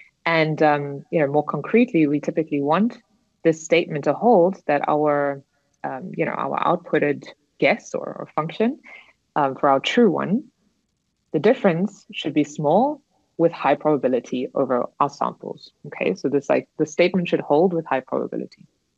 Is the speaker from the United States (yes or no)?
no; South Africa; sadly, as a South African, yeah, visa issues are always always very time consuming.